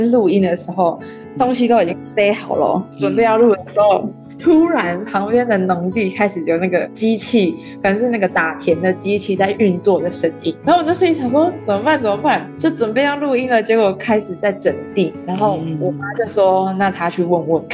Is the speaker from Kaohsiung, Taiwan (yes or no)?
yes; Liugui, Kaohsiung, Taiwan; 我小时候生活在那个六龟嘛，然后六龟就是一个很淳朴、很纯真，然后保留了大自然非常多的地方。